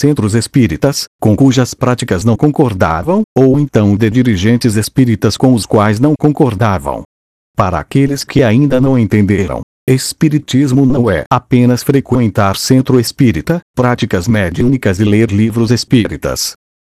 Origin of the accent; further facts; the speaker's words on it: Jaguapitã, Paraná, Brazil; born there; sou brasileiro, filho e neto de imigrantes espanhóis, nasci na cidade de Jaguapitã, estado do Paraná